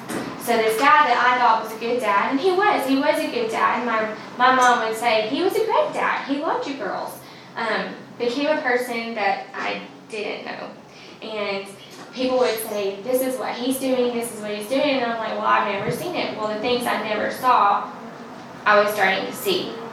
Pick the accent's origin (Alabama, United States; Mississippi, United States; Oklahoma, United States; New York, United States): Alabama, United States; Coleman; from Coleman, Alabama.